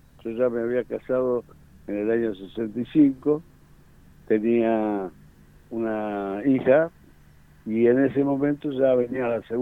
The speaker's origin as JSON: {"language": "Spanish", "town": "Ramos Mejía", "region": "Buenos Aires Province", "country": "Argentina", "said": "Éramos todos del barrio, de la zona. Yo soy del límite de Ramos Mejía con Aedo"}